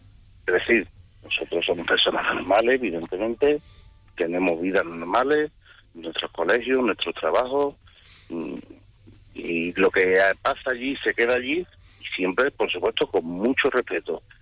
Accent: Seville, Andalusia, Spain; Yo en este caso soy de Sevilla.

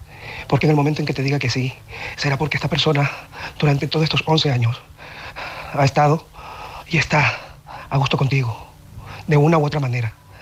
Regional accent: Barcelona, Catalonia, Spain; de Barcelona.

